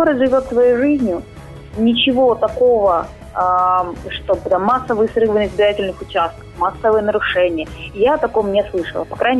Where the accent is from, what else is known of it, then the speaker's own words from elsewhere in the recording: Crimea, Ukraine; now in Kharkiv, Ukraine; я, как крымчанка, место нахождения, которое было временно изменено, я изменила место своего голосования.